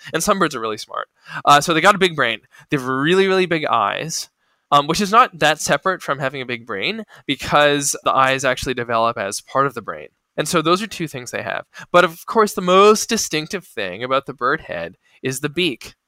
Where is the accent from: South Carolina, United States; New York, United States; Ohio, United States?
Ohio, United States; also born or lived in Kansas; And so I grew up in Ohio and in Kansas, and it was kind of a Steven Spielberg childhood.